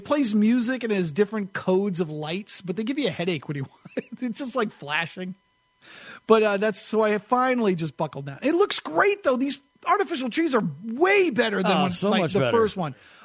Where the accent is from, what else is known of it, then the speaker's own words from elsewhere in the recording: New Hampshire, United States; my wife, who's from Florida, and I'm from New Hampshire, I grew up having real trees in my house